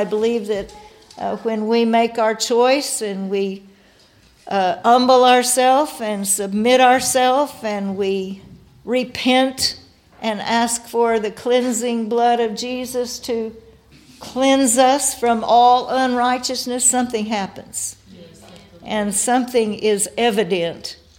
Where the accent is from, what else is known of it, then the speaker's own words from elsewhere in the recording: Guthrie, United States; I was born and raised in Guthrie.